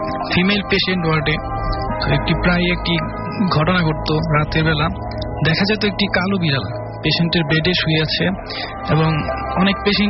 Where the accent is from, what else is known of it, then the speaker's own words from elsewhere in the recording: Gazipur, Dhaka Division, Bangladesh; now in Dhaka, Bangladesh; আমার home town Gazipur